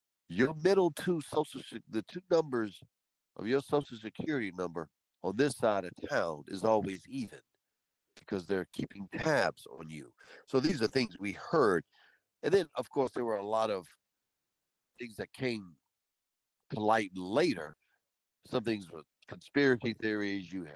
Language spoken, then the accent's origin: English; Washington, District of Columbia, United States; ever since I was young, it was interesting because growing up in Washington, D.C., and Washington, D.C. was known as two cities.